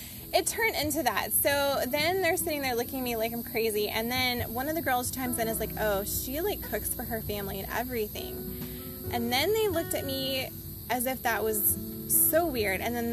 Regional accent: Austin, Texas, United States; being from Austin and growing up in Austin, I'm not a huge fan of Oklahoma

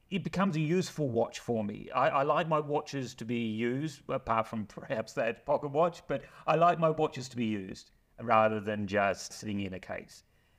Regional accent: Adelaide, South Australia, Australia; But I'm originally from Adelaide.

